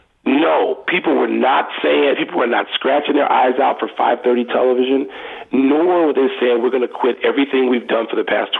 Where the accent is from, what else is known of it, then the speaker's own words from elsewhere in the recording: Chicago, Illinois, United States; because growing up in Chicago, I do what I do.